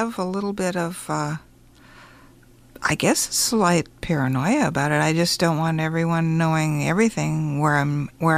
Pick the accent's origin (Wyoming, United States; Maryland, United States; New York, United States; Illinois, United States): Wyoming, United States; But I grew up in Wyoming, and so we were outside a lot. And I was around mushrooms in the high, high rocky range of southern Wyoming, around Laramie and Medicine Bow and Centennial, all those regions of Wyoming